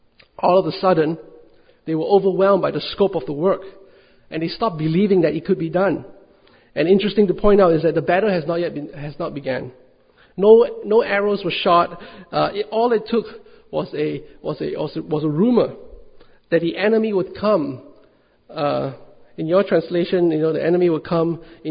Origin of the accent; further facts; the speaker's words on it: Singapore; You see, I'm a Singaporean